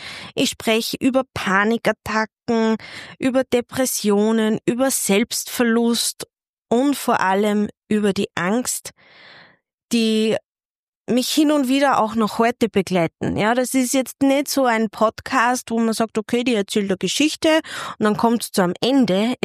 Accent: Upper Austria, Austria; Ich komme aus Oberösterreich. Vielleicht hörst du es ja schon. Und ja, mein Dialekt wird hin und wieder mitsprechen

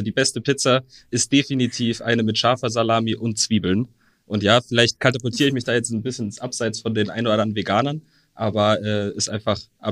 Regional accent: Munich, Bavaria, Germany; Ich komme eben auch aus München. Ich bin 31 Jahre alt

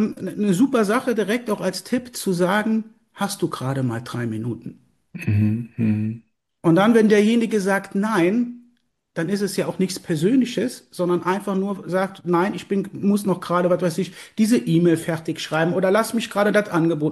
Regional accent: Schalkenmehren, Rhineland-Palatinate, Germany; ich komme hier aus der wunderschönen Vulkaneifel, aus Schalkenmähren, dem zweitschönsten Ort in der Vulkaneifel.

